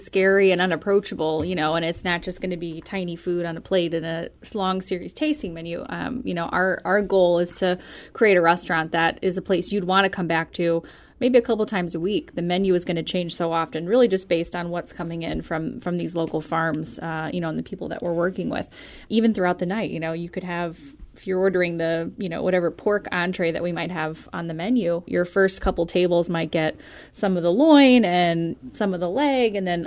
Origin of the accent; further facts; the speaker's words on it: Florida, United States; I'm from South Florida.